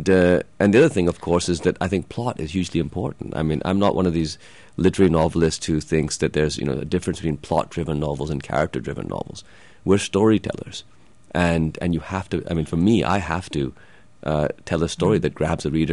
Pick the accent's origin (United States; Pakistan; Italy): Pakistan; most people I grew up with in Pakistan don't read novels